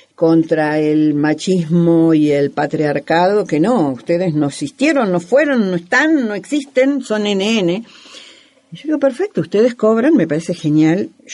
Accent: Argentina; Casi somos las patricias argentinas sin nombre y apellido

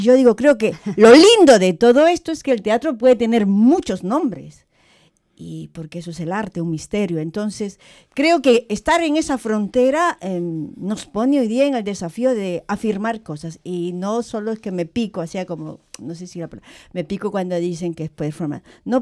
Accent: Peru; Yo vengo de Perú y mis raíces ancestrales quechuas

